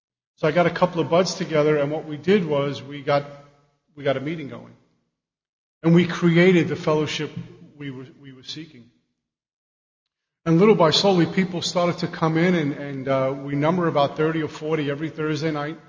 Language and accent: English; Union, New Jersey, United States; I'm from Union, New Jersey.